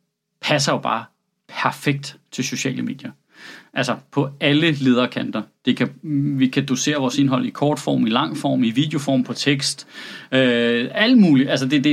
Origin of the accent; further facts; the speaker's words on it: Central Denmark Region, Denmark; also born or lived in Slagelse; Jeg voksede op på Vestjylland.